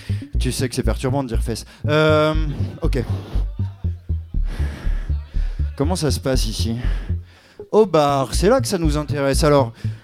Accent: Hauts-de-France, France; Et nous, on vient des Hauts-de-France, d'ailleurs.

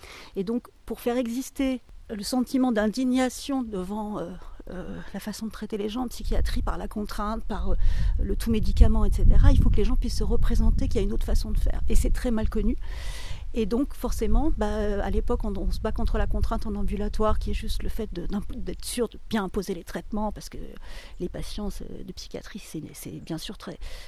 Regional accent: Paris, Île-de-France, France; je suis parisienne en fait

